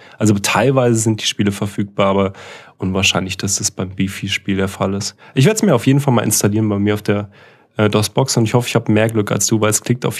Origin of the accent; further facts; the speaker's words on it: East Germany, Germany; Ich komme ja aus dem Osten und das erste Auto, was wir dann nach 20 Jahren irgendwann bekommen hatten, nachdem wir es bestellt haben, war tatsächlich ein Trabi.